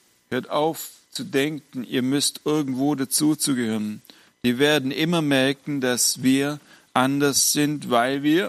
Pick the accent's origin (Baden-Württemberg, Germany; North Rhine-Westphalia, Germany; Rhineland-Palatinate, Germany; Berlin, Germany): Baden-Württemberg, Germany; now in Hesse, Germany; weil ich jetzt schon seit 12 Jahren hier in Hessen bin, für die Hessen bin ich kein Hesse und für die Schwaben kein Schwaben mehr. Also mit meinem jetzigen Sprachkauderwelsch